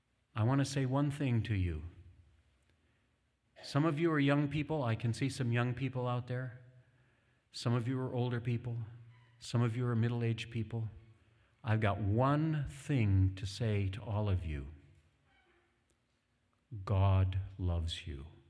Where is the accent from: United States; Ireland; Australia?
United States; Michigan; when I grew up in my town, where I grew up in Michigan, I attended a little church of about 500 people